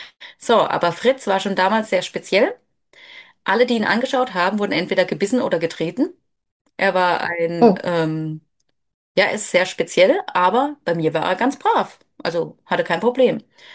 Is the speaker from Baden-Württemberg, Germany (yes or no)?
yes; Baden-Württemberg, Germany; born there; also born or lived in Rhineland-Palatinate; Und dann sind wir eben aus Rheinland-Pfalz in den Schwarzwald zurückgezogen, weil von dort komme ich gebürtig.